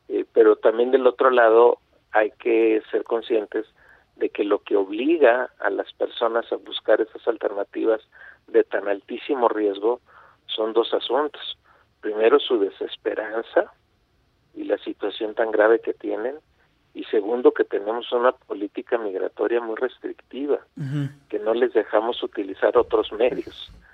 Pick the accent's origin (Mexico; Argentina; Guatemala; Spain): Mexico; Que ya no somos los mexicanos que vamos a trabajar.